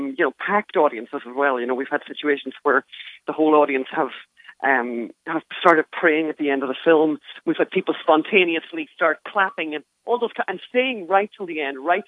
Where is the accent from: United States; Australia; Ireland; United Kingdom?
Ireland; Oh, God, I don't know how to explain how we're Irish filmmakers